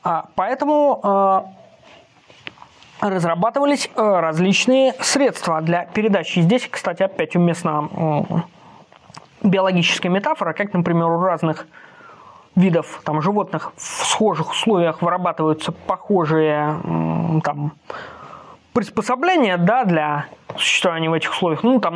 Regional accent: Pskov, Pskov Oblast, Russia; выговорить название нашего, моего родного города Пскова

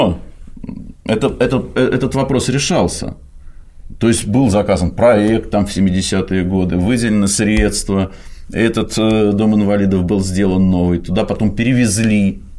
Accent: Saint Petersburg, Russia; now in Sortavala, Russia; Я сам ленинградец, я как бы живу в Сартовало, но там по духу остался ленинградцем

